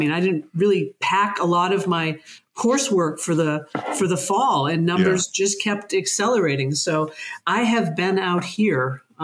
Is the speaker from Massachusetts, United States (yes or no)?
yes; Massachusetts, United States; Central Mass. So it is about 20 miles just west of Concord. It's the end of one of the commuter rails. And it was a formerly thriving industrial city.